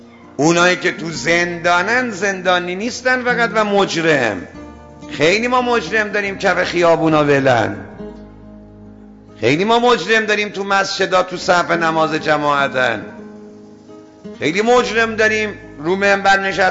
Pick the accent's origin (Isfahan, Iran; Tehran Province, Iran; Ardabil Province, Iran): Isfahan, Iran; اهل اصفهانم،